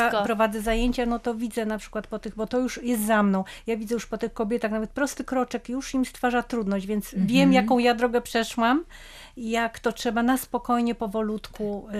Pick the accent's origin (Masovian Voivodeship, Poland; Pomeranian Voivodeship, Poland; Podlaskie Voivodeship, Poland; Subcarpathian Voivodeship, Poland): Pomeranian Voivodeship, Poland; no wiadomo, my jesteśmy z Trójmiasta